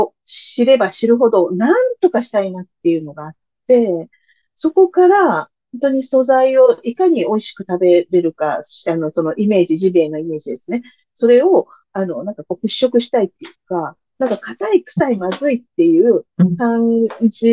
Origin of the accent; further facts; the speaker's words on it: Okayama, Japan; もともとは地元岡山のそういう、こう、害獣だったり捨てられてるお肉がたくさんあるっていうので